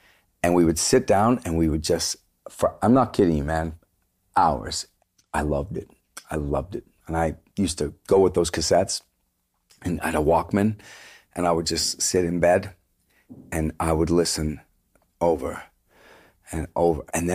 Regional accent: Vancouver, British Columbia, Canada; We're from Vancouver. We didn't even know anybody.

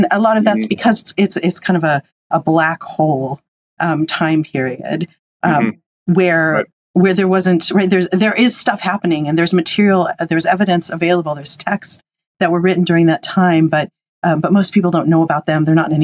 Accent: Idaho, United States; I used to go to church. I grew up in North Idaho. I used to go to church with different friends.

